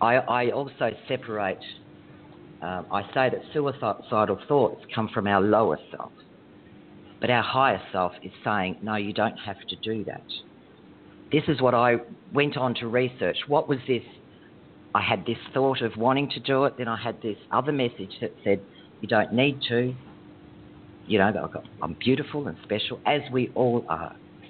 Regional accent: Western Australia, Australia; Well, yes, I'm from Western Australia in Australia. I'm from a farming background, actually.

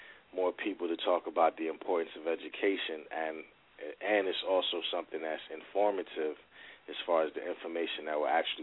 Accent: Willingboro, New Jersey, United States; also born or lived in New Brunswick, New Jersey; I'm the CEO as well as the artist on labeled at Smart Music Entertainment. I grew up in New Brunswick and Willowboro, New Jersey.

